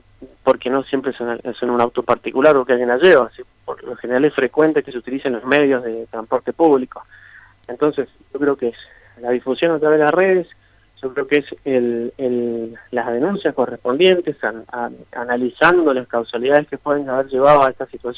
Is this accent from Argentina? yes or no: yes; Lavalle, Mendoza, Argentina; yo soy de La Valle también, por eso también me parece sumamente importante, porque vivo lo que va pasando día a día